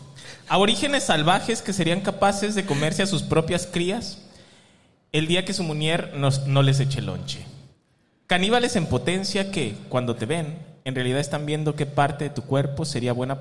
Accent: Monterrey, Nuevo León, Mexico; Yo soy regio.

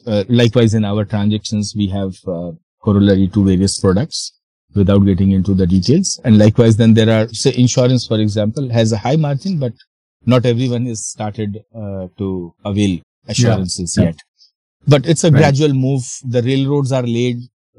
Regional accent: Khagaria, Bihar, India; a fertilizer shop in my hometown, Bihar, Khagadia, sells football

